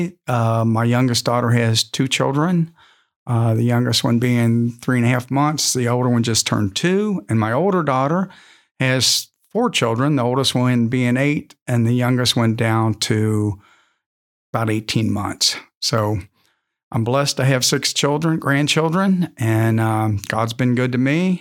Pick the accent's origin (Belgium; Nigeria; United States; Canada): United States; Walton, Kentucky; I have been in the Bellevue-McVille area, Rabbit Hash, actually, since 1992. I'm originally from Walton.